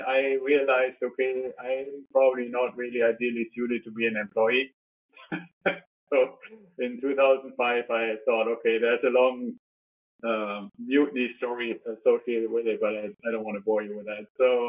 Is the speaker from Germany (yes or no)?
yes; Germany; accent: German; English is a second language; moved away as an adult; now in United States; I'm originally from Germany. I still have a little bit of the accent. Came over to the U.S. in the mid-90s with the Air Force